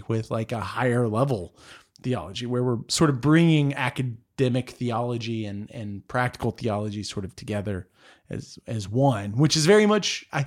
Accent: Texas, United States; I would not be able to anyway, you know, because I'm a Texan.

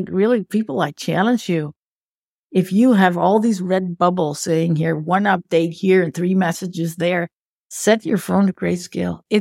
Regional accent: Netherlands; I grew up in the Hollywood of the Netherlands because my father was a famous animator.

